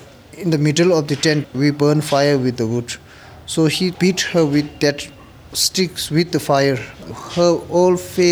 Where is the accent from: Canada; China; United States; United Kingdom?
China; Tibet; moved away; I came from Tibet in 1993.